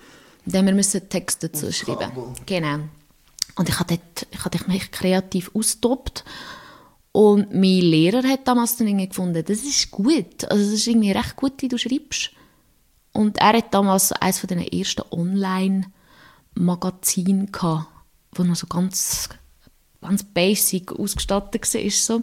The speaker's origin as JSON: {"language": "German", "region": "Nidwalden", "country": "Switzerland", "tie": "born or raised there", "lives_now": "Lucerne, Switzerland", "said": "Ich komme von Nidwalden, also ich bin in Nidwalden aufgewachsen, habe mich aber nie so fest identifiziert und bin jetzt zu Luzern nach einem kurzen Studienzwischenhalt in Bern."}